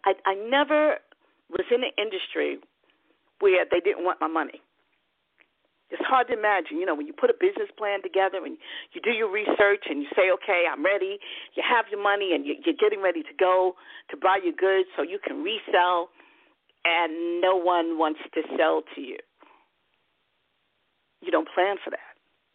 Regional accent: New York, United States; and, you know, I was from New York

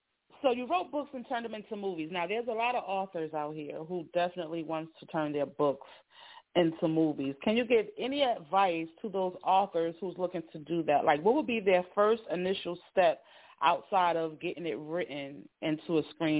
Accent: Newark, New Jersey, United States; I am a Newark native, born and raised in Brick City

